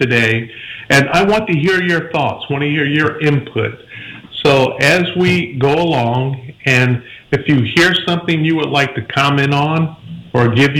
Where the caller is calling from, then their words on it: Pensacola, Florida, United States; I'm calling in from Pensacola, Florida.